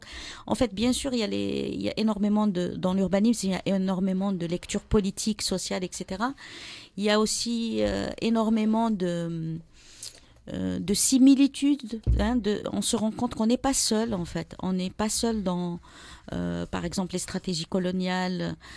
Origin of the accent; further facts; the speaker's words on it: Algiers, Algiers Province, Algeria; D'où je viens, eh ben je suis d'Alger et c'est une ville. Donc Alger, c'est une ville au bord de la mer.